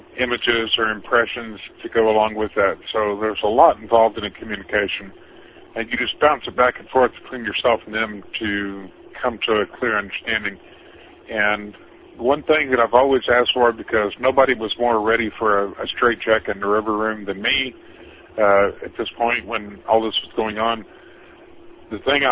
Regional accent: Houston, Texas, United States; because I grew up in Houston, there are 27 bayous in the city of Houston.

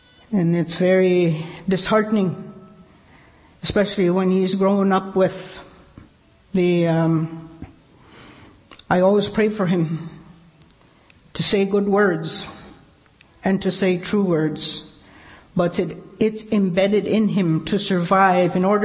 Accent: Pepikasis Reserve, Canada; I was born and raised on the Pepikasis Reserve for the first 5 and a few months, because in August I was taken away by the farmer instructor to go to school.

